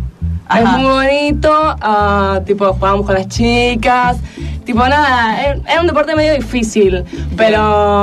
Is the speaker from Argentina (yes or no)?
yes; Patagonia, Argentina; Yo vengo de la Patagonia, ustedes ya lo saben, y el hockey en la Patagonia no es un deporte de élite.